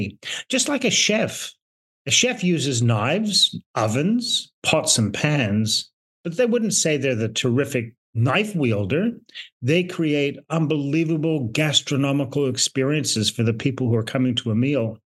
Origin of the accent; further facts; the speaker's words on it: Australia; also born or lived in Canada; I am Canadian born to Irish parents, and I've been in Australia since I was 12 years old.